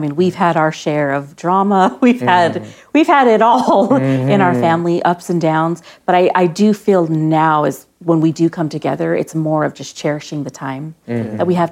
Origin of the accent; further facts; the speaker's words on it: St. Petersburg, Florida, United States; We're from St. Petersburg, Florida